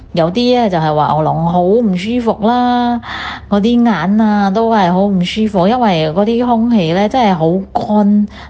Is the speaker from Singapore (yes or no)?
yes; Singapore; 各位哥哥姐姐你们好，我是新加坡的